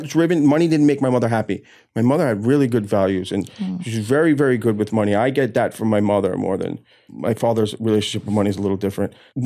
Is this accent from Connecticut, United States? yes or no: no; Queens, New York, United States; I grew up in Queens. I have an older brother, you know, a father who had a business and a mother.